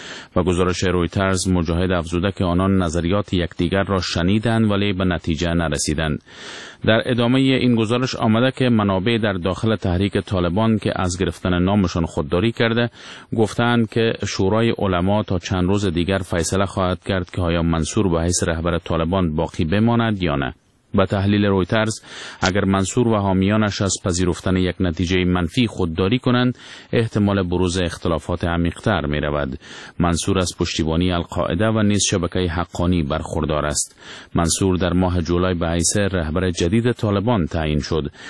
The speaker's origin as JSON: {"language": "Persian", "country": "Afghanistan", "said": "ما افغان هستیم در نزد مردم دنیا"}